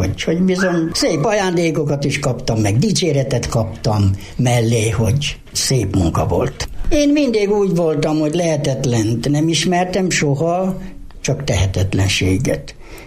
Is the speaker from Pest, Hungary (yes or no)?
yes; Dunakeszi, Pest, Hungary; born there; Én Dunakeszin születtem, és hazahoztak a nagymamához, és itt maradtam, és a nagymama nevelt 14 éves koromig.